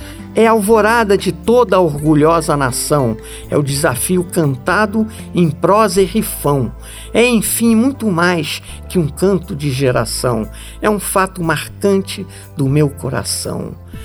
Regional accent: Brasília, Federal District, Brazil; eu me senti um pouco, como brasiliense, eu disse, puxa, mas Brasília está apanhando muito

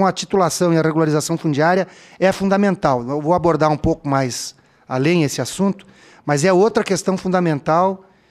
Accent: Caxias do Sul, Rio Grande do Sul, Brazil; eu venho de uma cidade que é muito industrializada, eu venho de Caxias do Sul, que é a segunda cidade em população do nosso Rio Grande, e é uma cidade muito industrializada, é um grande polo metal mecânico, mas também tem um território rural grande

